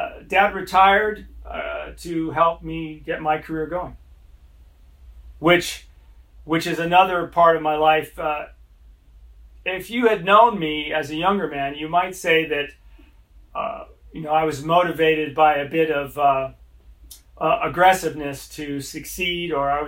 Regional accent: Los Angeles, California, United States; when I was a boy growing up in Los Angeles, all these famous people would come in to town and Dad would have lunch with them.

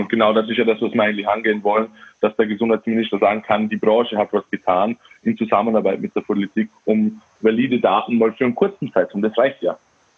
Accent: Austria; Bei uns in Österreich

